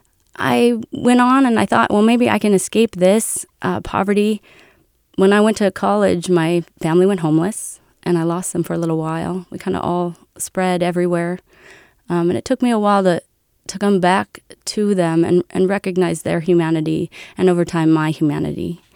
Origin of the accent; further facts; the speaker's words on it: California, United States; We're from California. I always say my family moved here for the gold rush and we didn't leave. I even grew up panning for gold.